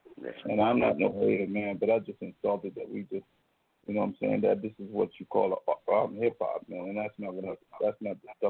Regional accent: Brooklyn, New York, United States; I'm from New York City. I'm from Brooklyn, New York, and I grew up there, man.

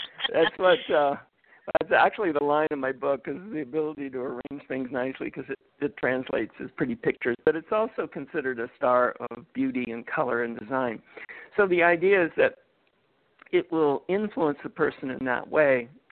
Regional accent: Kansas City, Missouri, United States; I'm from Kansas City, Missouri, so I try to be as my wife would say, a Midwestern mystic from the show me state.

